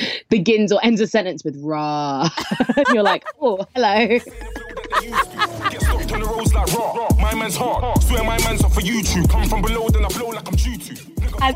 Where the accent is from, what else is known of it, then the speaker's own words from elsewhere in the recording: London, United Kingdom; I'm from Southeast London.